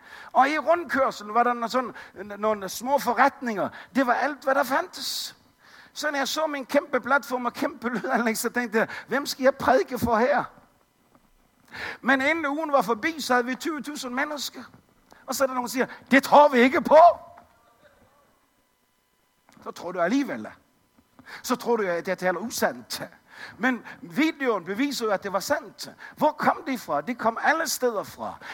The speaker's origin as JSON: {"language": "Danish", "region": "Capital Region of Denmark", "country": "Denmark", "tie": "born or raised there", "said": "Jeg er født og vokset op på Bornholm. Boede et års tid nede i Sønderjylland."}